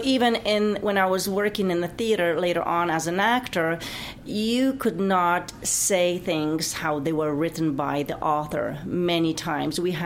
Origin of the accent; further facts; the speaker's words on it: Gdańsk, Pomeranian Voivodeship, Poland; When I say I'm from Gdańsk, people say, oh, yeah